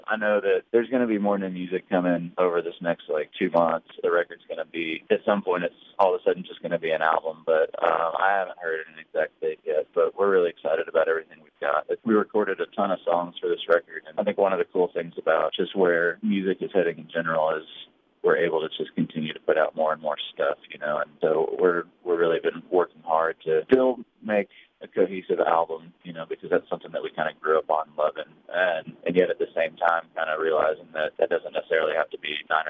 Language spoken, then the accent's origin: English; Nashville, Tennessee, United States; we grew up on 90s country, you know, and so it's like all of those things, you know, we're born and raised in Nashville and kind of came up at the same time